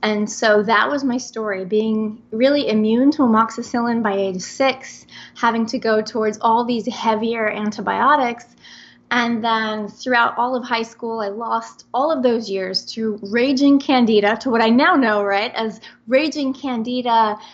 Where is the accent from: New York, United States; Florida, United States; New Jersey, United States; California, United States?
New Jersey, United States; So I am from New Jersey, and I'm 100% Italian girl. And I always say I was raised on pizza, pasta, and antibiotics.